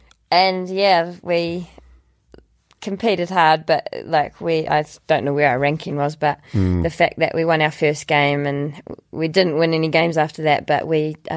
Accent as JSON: {"language": "English", "town": "Dunedin", "region": "Otago", "country": "New Zealand", "said": "Like I was 19 from Dunedin and I'd watched the Olympics on TV"}